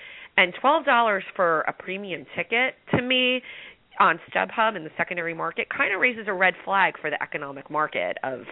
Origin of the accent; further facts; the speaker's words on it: New York, United States; You know, we're both from New York. We're both Mets fans.